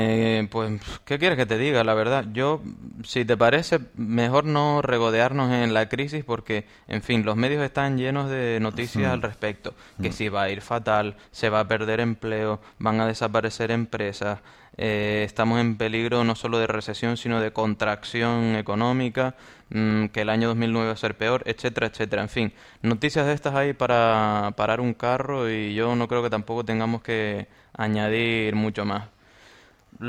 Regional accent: Canary Islands, Spain; Que uno como canario, por la forma de hablar que tenemos, allá estaba como en casa, ¿no?

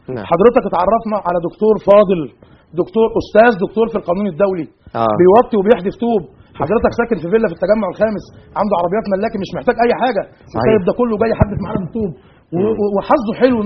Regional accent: Egypt; احنا ناس مصريين وبنحب هذا البلد والحمد لله ان احنا مصريين الحمد لله ان احنا مسلمين

